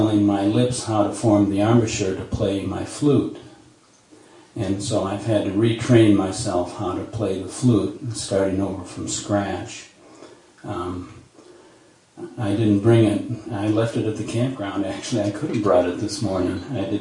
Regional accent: Anderson, South Carolina, United States; I'm from Anderson, South Carolina.

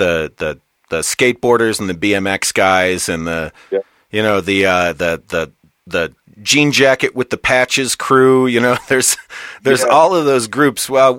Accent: Saginaw, Michigan, United States; I was born in Michigan and kind of grew up in a city called Saginaw, and it's okay. About you know, it's about an hour and a half from Detroit, about a half hour from Flint

